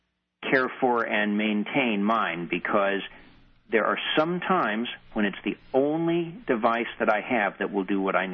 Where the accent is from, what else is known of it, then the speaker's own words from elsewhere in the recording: Oklahoma, United States; born there; I was born in Oklahoma. There were only boarding schools for the blind at that time, basically one in Muskogee, Oklahoma